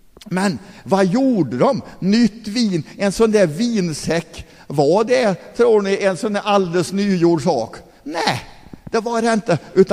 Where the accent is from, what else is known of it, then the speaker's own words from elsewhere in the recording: Forshaga, Värmland, Sweden; Jag är uppväxt i Forshaga, uppväxt i baptistförsamlingen i Forshaga